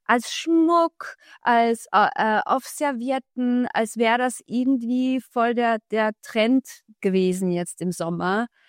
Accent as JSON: {"language": "German", "country": "Austria", "tie": "born or raised there", "moved": "as an adult", "lives_now": "Cologne, Germany", "said": "sobald ich auch nach Österreich fahre, rutsche ich zurück in meinen Dialekt, in meine Art und Weise zu reden, wie ich das, bis ich 25 Jahre alt war, getan habe."}